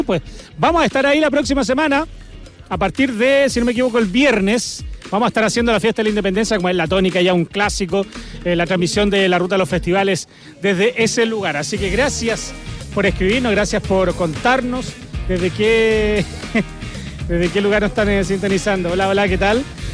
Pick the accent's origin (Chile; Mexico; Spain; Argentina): Chile; San Vicente de Tagua Tagua, O'Higgins; Soy de San Vicente, Tahuatahua, nacido y criado antes del festival.